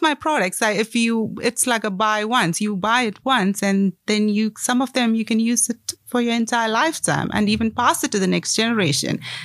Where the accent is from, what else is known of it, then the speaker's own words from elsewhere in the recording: Kerala, India; now in Cape Town, South Africa; So I'm from India, and I'm from a state called Kerala in India. So we grew up with less plastic in our lives.